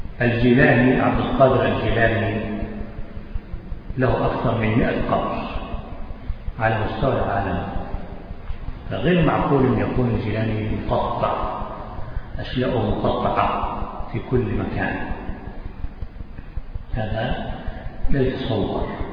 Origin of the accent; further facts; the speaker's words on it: Egypt; تعلق عندنا في مصر الناس بقبر